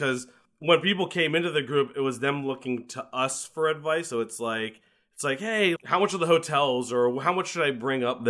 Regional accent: Maryland, United States; So I am from Maryland, right outside of Washington, D.C. I've lived there my whole life.

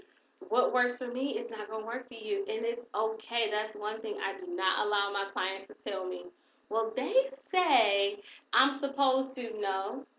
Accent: Saginaw, Michigan, United States; because they're downstate in the Detroit area, because, you know, I'm from Saginaw, mm-hmm. so we have some people in Saginaw

